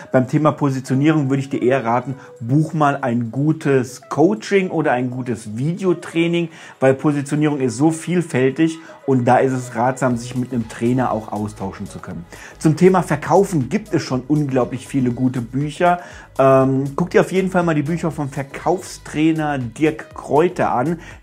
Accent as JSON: {"language": "German", "region": "Hesse", "country": "Germany", "said": "ich komme ja hier aus Hessen, bei uns ist der Apfelwein abgesagt und die Abkürzung ist Äppler."}